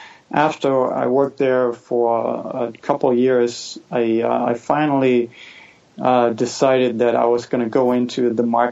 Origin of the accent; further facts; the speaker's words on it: Denmark; English is a second language; moved away as an adult; now in United States; Yeah, so I was born and raised in Denmark.